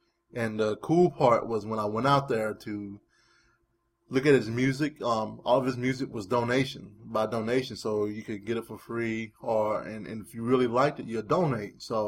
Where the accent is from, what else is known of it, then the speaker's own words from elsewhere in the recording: North Carolina, United States; That's the parents of North Carolina. That's my home state.